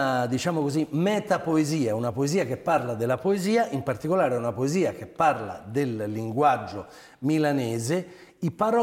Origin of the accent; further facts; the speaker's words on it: Chile; Italian is a second language; Come cilena la definirei.